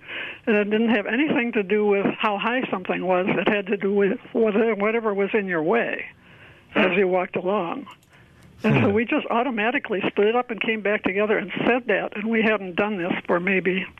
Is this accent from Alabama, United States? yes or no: no; Sheboygan, Wisconsin, United States; also born or lived in Oshkosh; now in Madison, United States; I grew up in Sheboygan in Oshkosh and have a friend now here in Madison who grew up in Middleton.